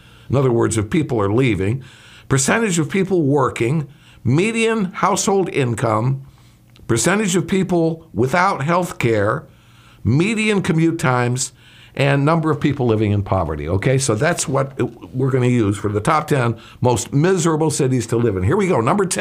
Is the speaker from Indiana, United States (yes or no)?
yes; Gary, Indiana, United States; And you know I come from Chicago. Gary, Indiana.